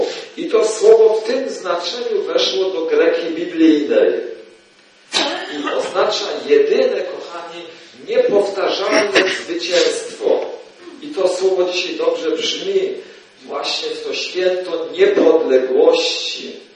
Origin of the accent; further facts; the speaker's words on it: Żywiec, Silesian Voivodeship, Poland; also born or lived in Wrocław / Lublin / Italy; Wychowywałem się w konkretnym miejscu. Pochodzę z Żywca. Potem po maturze poszedłem do seminarium, nie do pięknego Krakowa, ale do Wrocławia. Tam byłem 19 lat. Potem byłem 11 lat w Lublinie.